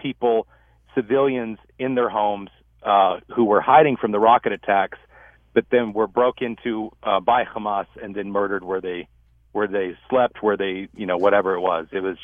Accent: United States; now in Israel; I'm an American Israeli citizen. And so we immigrated to Israel to bring the gospel to the Jewish people. My family's Jewish.

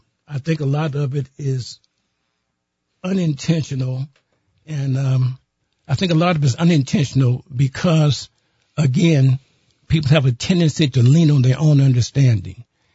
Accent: Chicago, Illinois, United States; as I contemplated what was going on in my hometown of Chicago, it really saddened me greatly.

